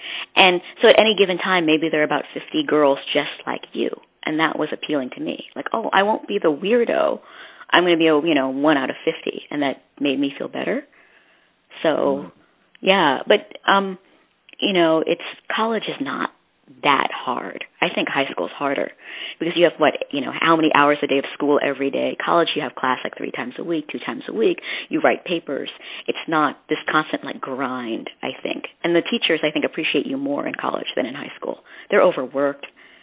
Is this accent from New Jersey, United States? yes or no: yes; New Jersey, United States; And I'm from Jersey, so the city, I mean, we'd always go back and forth when I was little, but it wasn't that far away to me.